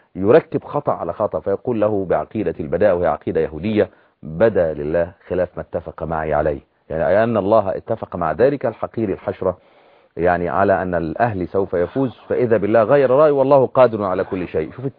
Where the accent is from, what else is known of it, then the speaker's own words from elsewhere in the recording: Upper Egypt, Egypt; عندنا في الصعيد